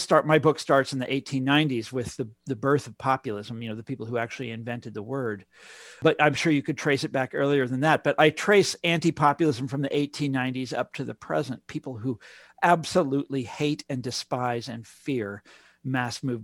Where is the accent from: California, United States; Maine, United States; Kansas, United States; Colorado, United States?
Kansas, United States; But, you know, I'm from Kansas and the first time I heard the word used that way, I was just like, now, wait a second, that's not populism.